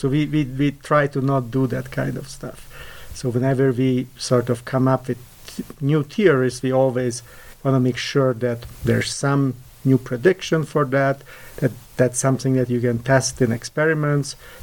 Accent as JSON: {"language": "English", "country": "Hungary", "tie": "born or raised there", "second_language": "English", "said": "I grew up in Hungary, and, you know, there's a very vibrant, you know, sort of high school competition scene there."}